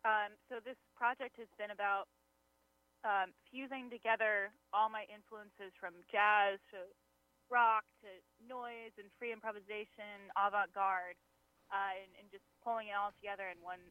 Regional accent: Des Moines, Iowa, United States; I'm from Des Moines, Iowa, so I've toured a lot in the Midwest.

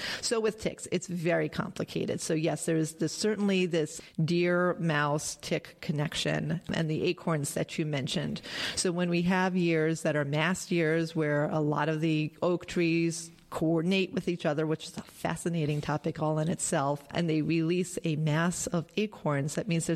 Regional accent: Long Island, New York, United States; So, yes, that was actually growing up on Long Island when I was a kid. It was all American dog ticks.

